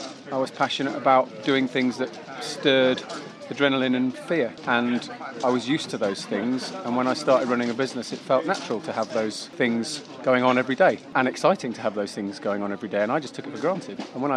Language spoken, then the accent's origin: English; Poole, South West England, United Kingdom; from Poole in Dorset